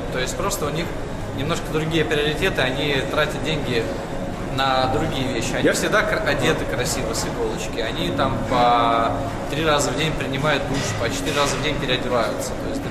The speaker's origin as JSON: {"language": "Russian", "region": "Moscow", "country": "Russia", "moved": "yes", "lives_now": "Dominican Republic", "said": "Вообще я из Москвы."}